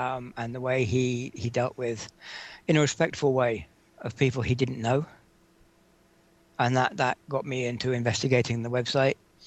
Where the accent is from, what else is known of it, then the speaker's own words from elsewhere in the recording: Jersey; No, which is not New Jersey. It's the Jersey that New Jersey was named after.